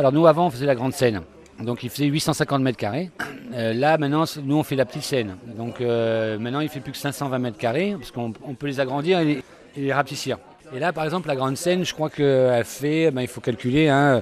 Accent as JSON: {"language": "French", "region": "Occitanie", "country": "France", "said": "que nous, on vient d'Ariège"}